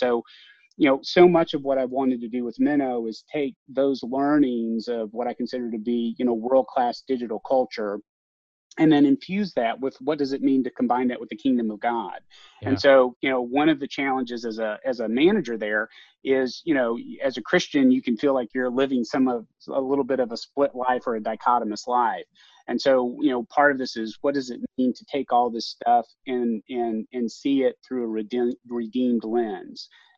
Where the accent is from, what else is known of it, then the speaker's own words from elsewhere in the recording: Kentucky, United States; So I grew up in Kentucky, in a small podunk town